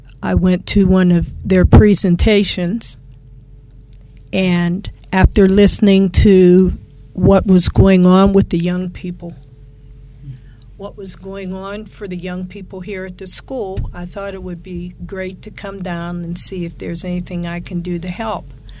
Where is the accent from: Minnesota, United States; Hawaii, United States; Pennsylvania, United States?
Pennsylvania, United States; Pittsburgh; I'm a nurse, and I'm from Pittsburgh, Pennsylvania.